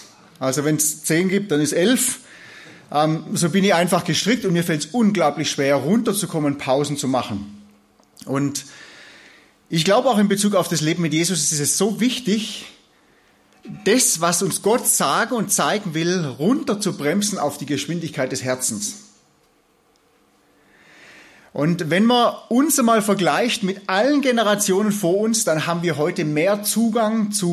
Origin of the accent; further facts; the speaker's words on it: Southern Germany, Germany; Sie ist Amerikanerin, ich bin Süddeutscher.